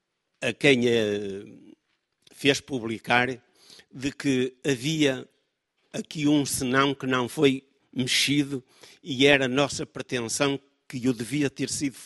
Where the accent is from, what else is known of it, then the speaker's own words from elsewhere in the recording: Norte, Portugal; Eu sou do Norte e vimos estes dias no Norte que é o mais miserável do país.